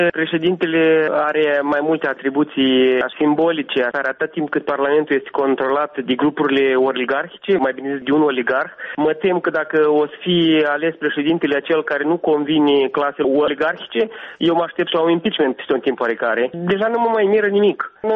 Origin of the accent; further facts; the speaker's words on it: Gagauzia, Moldova; born there; first language Gagauz; Romanian is a second language; Da, sunt găgăuz, jet de jet. Am învățat română la școală